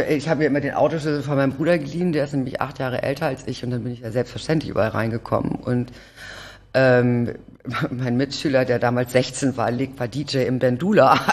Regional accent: Hamburg, Germany; Ich bin tatsächlich geboren in Othmarschen, dann Blankenese-Othmarschen hin und her gezogen, dann genau, und dann zum Schluss Rissen und dann, als ich dann quasi volljährig wurde, habe ich Koffer gepackt, war weg.

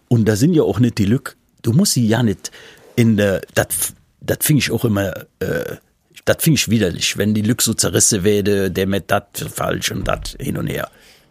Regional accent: Germany; da sind wir Deutsche

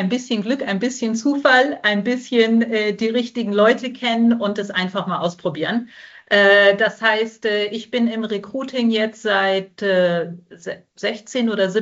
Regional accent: Hanover, Lower Saxony, Germany; Ich komme direkt aus Hannover. Ich bin am Maschsee aufgewachsen, in der List zur Schule gegangen.

